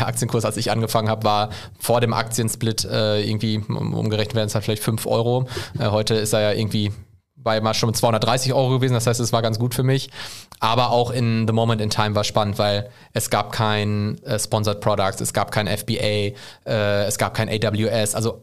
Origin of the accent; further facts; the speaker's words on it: Gelsenkirchen, North Rhine-Westphalia, Germany; 33 Jahre, gebürtiger Gelsenkirchener, im Ruhrgebiet aufgewachsen.